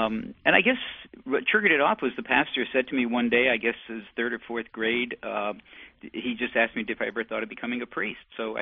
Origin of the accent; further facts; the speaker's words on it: Bethlehem, Pennsylvania, United States; I had really the pleasure of growing up in Bethlehem, Pennsylvania, amidst the smokestacks of Bethlehem Steel, just a few blocks from the blast furnaces, and attended grade school and high school in Bethlehem